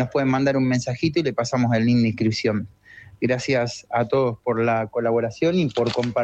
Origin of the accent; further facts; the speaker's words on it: San Andrés de Giles, Buenos Aires Province, Argentina; Somos de San Andrés de Giles y hace 3 años que hacemos carrera de bicicleta a beneficio de distintas instituciones.